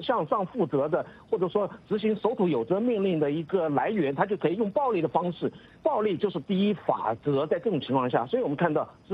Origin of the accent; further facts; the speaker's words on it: China; 其实我们中国人现在